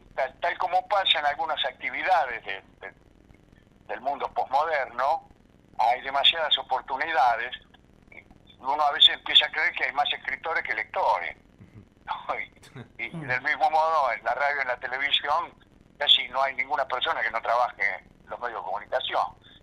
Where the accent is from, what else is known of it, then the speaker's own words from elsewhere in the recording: Caseros, Buenos Aires Province, Argentina; en mi niñez y primera juventud había conocido a mi pueblo natal, mi pueblo de adopción, que es Caseros